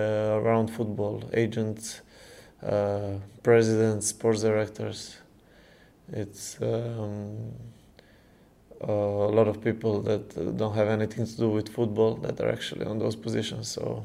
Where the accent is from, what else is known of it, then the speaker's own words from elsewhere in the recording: Serbia; English is a second language; moved away as an adult; now in Norway; I came out from Serbia when I was 22 and a half, and I came to first division in Norway